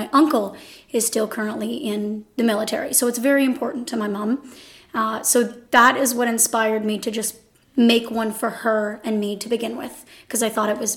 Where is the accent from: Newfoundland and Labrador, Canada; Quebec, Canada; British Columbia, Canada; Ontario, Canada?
Ontario, Canada; Picton; now in Belleville, Canada; I was born and raised in Picton. This is my hometown. My grandfather was a member of the Wellington Legion, which is why I donated to Wellington. I only moved to Belleville, actually, the year I started crocheting.